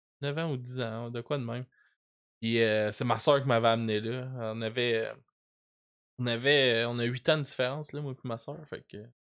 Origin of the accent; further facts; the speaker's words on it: Chambly, Quebec, Canada; Moi, je viens de Chambly. Là. Puis on avait un gros boulevard à Chambly